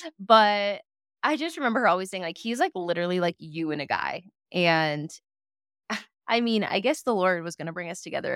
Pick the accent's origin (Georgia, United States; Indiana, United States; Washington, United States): Washington, United States; And I grew up in Washington. So, like, my life was not outside of Washington.